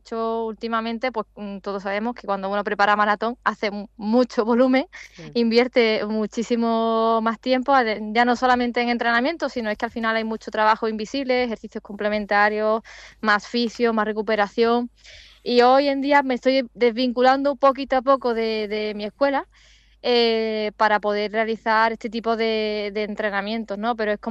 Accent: Dos Hermanas, Andalusia, Spain; entre mi barrio, mi pueblo de dos hermanas y el Bilbao

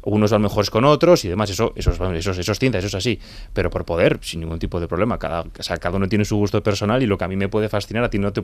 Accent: Labastida, Basque Country, Spain; De Rioja Alavesa o La Bastida es un poco una burbuja de realidad

